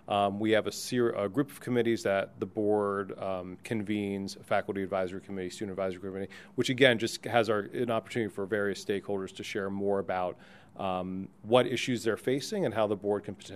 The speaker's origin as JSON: {"language": "English", "town": "Pittsburgh", "region": "Pennsylvania", "country": "United States", "tie": "born or raised there", "said": "I was sharing earlier that I grew up in Pittsburgh, spent a lot of time on campuses of this type, small liberal arts colleges in and around Pittsburgh."}